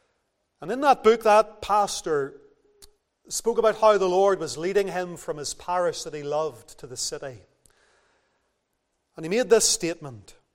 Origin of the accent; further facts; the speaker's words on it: Lisburn, Northern Ireland, United Kingdom; And you know that Lisburn is my hometown.